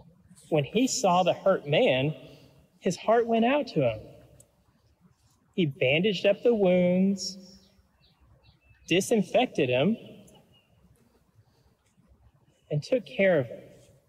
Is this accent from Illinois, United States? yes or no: no; Texas, United States; fair warning, I'm from West Texas, so I hope y'all is something you're comfortable signing.